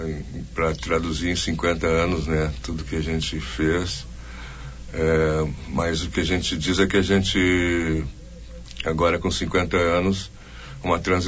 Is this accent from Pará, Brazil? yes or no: no; Porto Alegre, Rio Grande do Sul, Brazil; eu nasci no Areal da Baronesa, né? Tive esse privilégio, né?